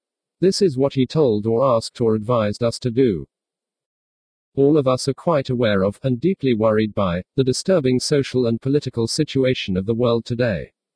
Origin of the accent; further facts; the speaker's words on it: San Bernardino, California, United States; My hometown is San Bernardino. My local regional area is called the Inland Empire.